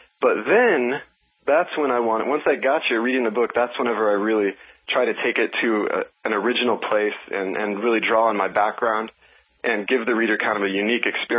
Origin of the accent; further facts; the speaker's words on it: Oklahoma, United States; I'm from Oklahoma. I knew I wanted cowboys out there, and I wanted them on robots.